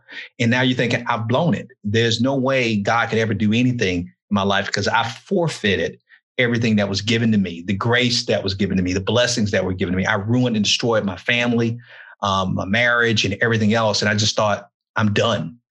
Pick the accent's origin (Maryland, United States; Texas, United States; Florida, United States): Florida, United States; Miami; I told you where I grew up in Miami, and I grew up in the hood.